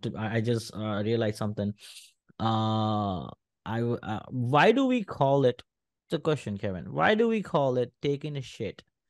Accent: India; I mean, it's if I'm an Indian, if I was still single at 36, I would genuinely kill myself.

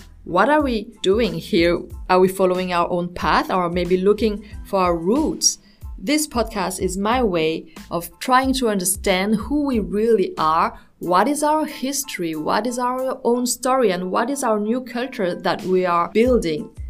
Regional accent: France; now in Singapore; I myself am a banana. I'm French. I was born in France, but my parents are from Asia. My mom is from Hong Kong and my dad is Chinese from Indonesia. So I have Asian heritage, but I feel very Western, very French inside. I now live in Singapore

